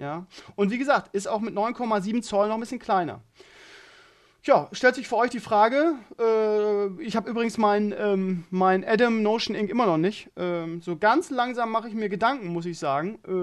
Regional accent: Bremen, Germany; ich komme ja aus Bremen-Gröpelingen, das ist der Stadtteil oder einer der Stadtteile, ich glaube jetzt mittlerweile nicht mehr, aber einer der Stadtteile in Deutschland mit dem höchsten Ausländeranteil. Von daher hatte ich eigentlich meine gesamte Kindheit lang mehr ausländische ausländisch-stämmig

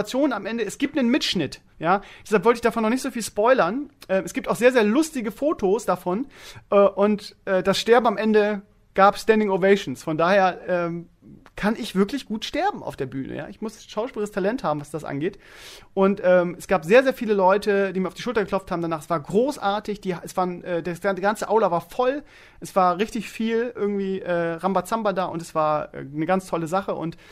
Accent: Germany; Ich bin in der DDR aufgewachsen und habe aus meiner Kindheit heraus null Bezug zur Kirche.

